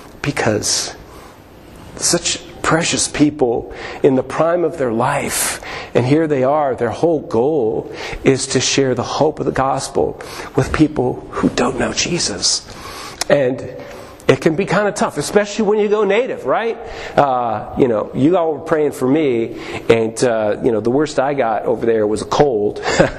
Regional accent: Alberta, Canada; near where I grew up in Alberta

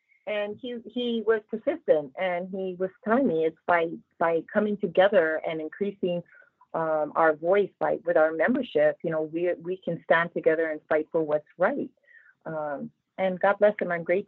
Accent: Hawaii, United States; I'm born and raised in Hawaii. My father worked for Pearl Harbor for 25 years.

